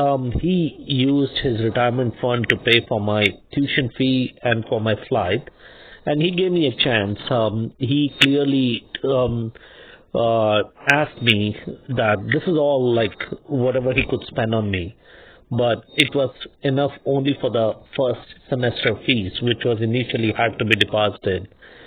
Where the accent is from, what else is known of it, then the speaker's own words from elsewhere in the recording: India; English is a second language; We are from Indian culture where we have number of festivals every few months, weeks, celebrating family.